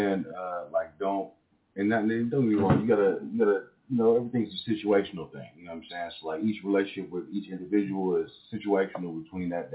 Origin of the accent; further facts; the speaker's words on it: California, United States; I'm from 650.